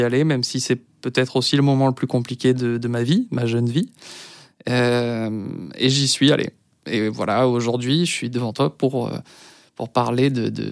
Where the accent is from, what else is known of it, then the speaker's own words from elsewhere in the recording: Aix-en-Provence, Provence-Alpes-Côte d'Azur, France; je ne suis pas originaire de Paris déjà. Je suis un provincial, je viens d'Aix-en-Provence.